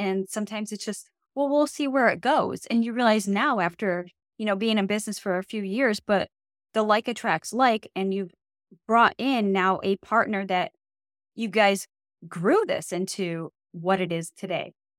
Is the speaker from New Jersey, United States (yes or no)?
yes; New Jersey, United States; We met up in person in New Jersey. We're both from Jersey.